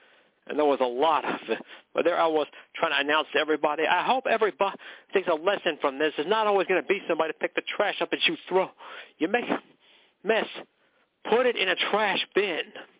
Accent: McKinleyville, California, United States; I told them how I was from McKinleyville.

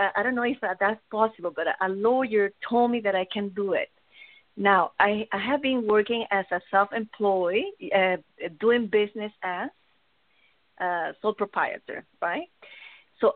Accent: Venezuela; I'm from South America, from Venezuela.

